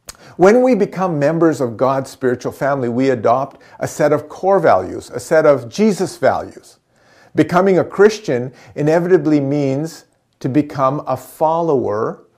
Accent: Powell River, British Columbia, Canada; When I was growing up in Powell River, I was part of the tennis club.

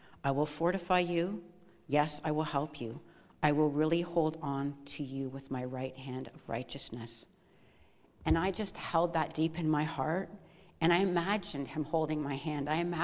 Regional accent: Dundas, Ontario, Canada; I come from Ontario, a very small town called Dundas. I was the last born in a family of four

